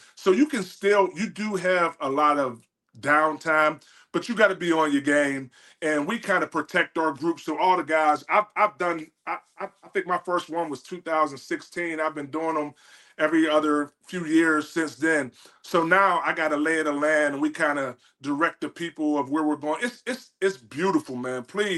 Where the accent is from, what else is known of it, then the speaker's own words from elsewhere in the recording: West Mifflin, Pennsylvania, United States; I was born. I was raised in West Mifflin, man.